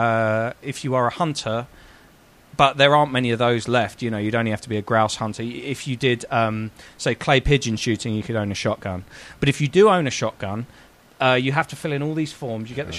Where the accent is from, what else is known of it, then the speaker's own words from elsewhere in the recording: United Kingdom; as a Brit watching it unfold